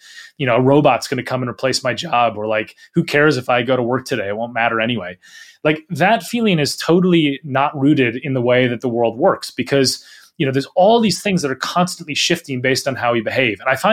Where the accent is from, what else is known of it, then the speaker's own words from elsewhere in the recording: Minnesota, United States; I grew up in Minnesota. I spent my whole childhood and early adult life there and so on.